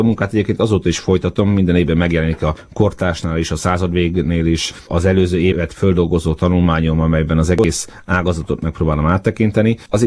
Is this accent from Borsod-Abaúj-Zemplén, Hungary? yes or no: no; Fejér, Hungary; A Velencei tó környéke, akik ismerik, azok tudják, hogy a 70-es 80 a sérben rendkívül főkapott üdülőhely volt, én ott nőttem föl, ezer szállal kötődöm a térséghez.